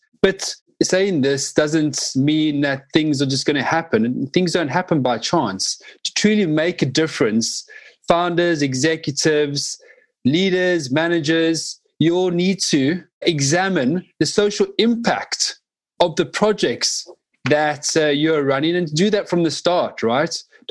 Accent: Johannesburg, Gauteng, South Africa; I remember growing up in South Africa, in Johannesburg in the 80s and 90s.

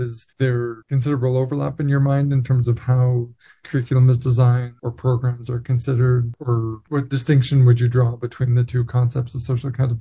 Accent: Quebec, Canada; Université de Sherbrooke in Quebec, in my home country.

